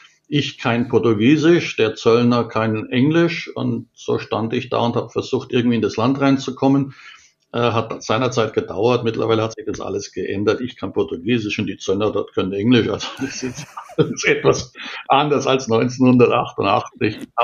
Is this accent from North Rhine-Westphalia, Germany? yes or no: no; Nuremberg, Bavaria, Germany; im Großraum Nürnberg, wo ich herkomme